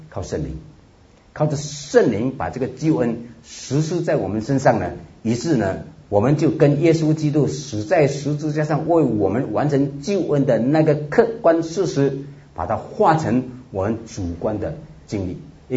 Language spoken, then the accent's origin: Chinese; China; 至少我们中国人在我们自己的哲学体系里面是有谈人性观